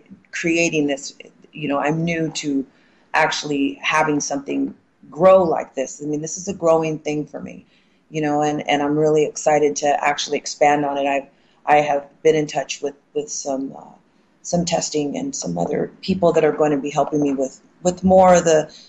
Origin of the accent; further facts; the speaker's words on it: Hawaii, United States; I grew up in Hawaii and I've been here ever since.